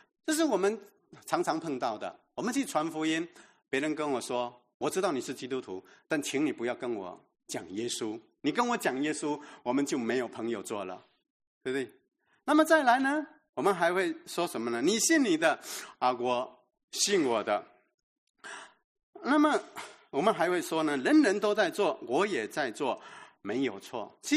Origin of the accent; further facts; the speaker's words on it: Fujian, China; 小时候呢，我是福建人啊，我们的长辈都告诉我们啊